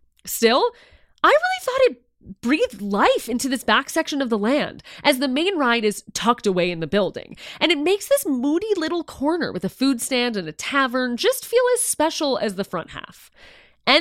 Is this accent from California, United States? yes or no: no; Chicago, Illinois, United States; I held him down because I'm from Chicago and I know how to eat some heavy food